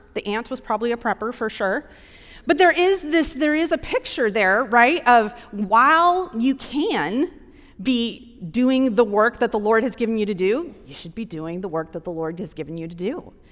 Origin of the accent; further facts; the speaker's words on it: Wyoming, United States; I grew up in Wyoming